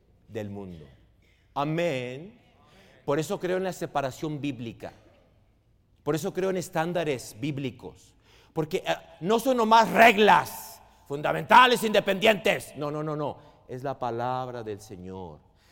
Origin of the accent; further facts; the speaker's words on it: Chihuahua, Mexico; Es que yo, pastor, soy de Chihuahua.